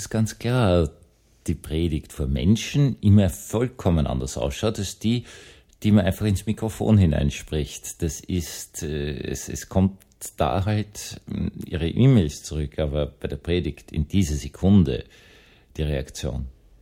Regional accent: Vienna, Austria; ich bin Wiener

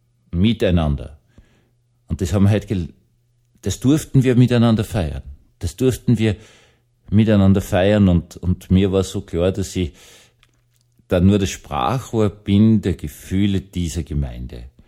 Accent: Vienna, Austria; ich bin auch in Wien aufgewachsen, in der Großstadt.

